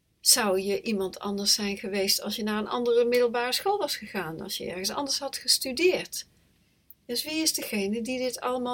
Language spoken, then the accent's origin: Dutch; North Brabant, Netherlands; moved away as an adult; also born or lived in Utrecht; Maar ik ben geboren in 1959. Ik ben opgegroeid in een klein plaatsje in Brabant. Ik ben op mijn 18e verhuisd naar Utrecht